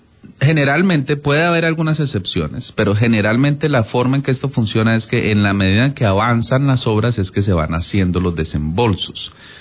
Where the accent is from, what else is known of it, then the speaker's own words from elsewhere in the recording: Cali, Valle del Cauca, Colombia; Yo sé que como caleños todavía seguimos pues muy preocupados porque esta ciudad está llena de huecos